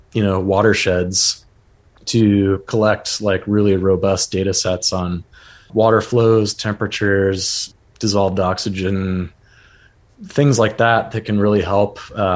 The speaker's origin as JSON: {"language": "English", "town": "Seattle", "region": "Washington", "country": "United States", "tie": "born or raised there", "said": "So I'm from Seattle native. Both sides of my family go back four generations in the Seattle area."}